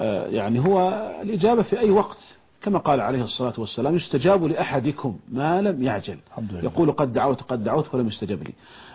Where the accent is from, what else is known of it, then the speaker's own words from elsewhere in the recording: Saudi Arabia; عندنا في المملكة العربية السعودية